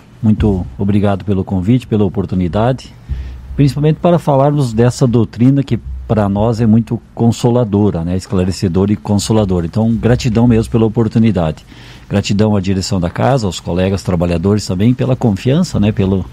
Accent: Lagoa Vermelha, Rio Grande do Sul, Brazil; eu sou natural aqui de Lagoa Vermelha, aqui do interior, de Capão Alto, Santa Luzia, e família católica

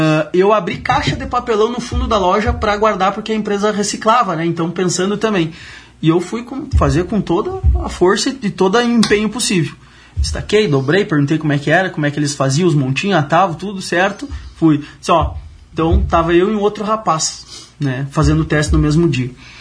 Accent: Santiago, Rio Grande do Sul, Brazil; now in Lagoa Vermelha, Brazil; Porque eu sou de Santiago, não sou daqui, mas já moro aqui 10 anos, né?

